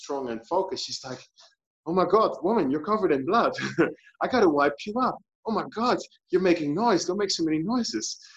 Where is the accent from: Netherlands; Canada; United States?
Netherlands; now in Indonesia; growing up in the Netherlands was very difficult